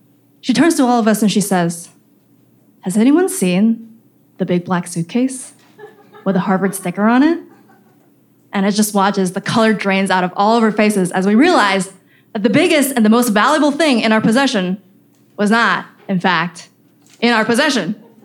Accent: Taiwan; English is a second language; So growing up in Taiwan, my favorite movie was Mulan, because like Mulan, I had a mother who wanted me to be a proper lady.

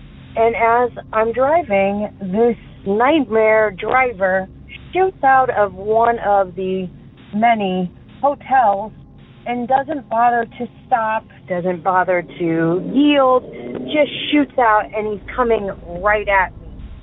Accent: Southwest, United States; now in Chicago, United States; and I'm from Chicago, but I am originally from the Southwest.

